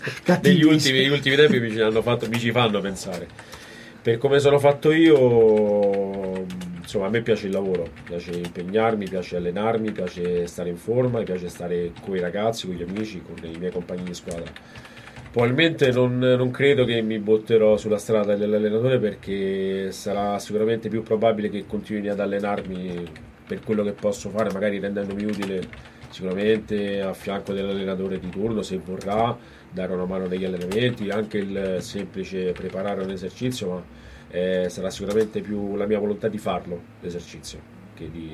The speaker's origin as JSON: {"language": "Italian", "country": "Egypt", "said": "sono egiziano."}